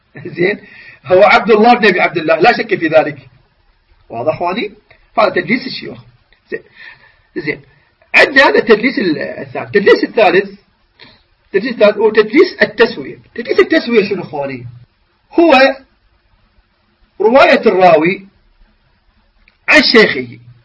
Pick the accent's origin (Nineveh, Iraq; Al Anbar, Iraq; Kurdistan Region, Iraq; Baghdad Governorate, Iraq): Nineveh, Iraq; Mosul; المصلاوي ينسبني إلى بلدتي